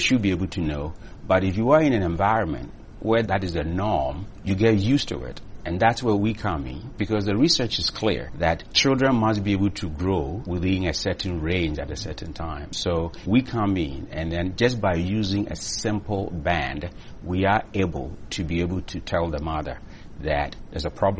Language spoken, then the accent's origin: English; Ghana; Growing up in Ghana on the farm, I experienced hunger.